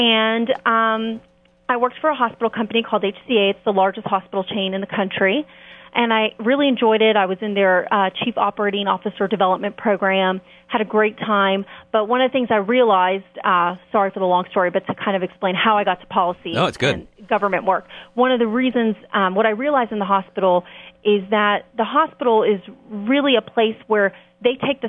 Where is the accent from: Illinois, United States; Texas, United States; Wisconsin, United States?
Texas, United States; Houston; Sure. I'm actually originally from Houston, Texas, but I went to the University of Virginia.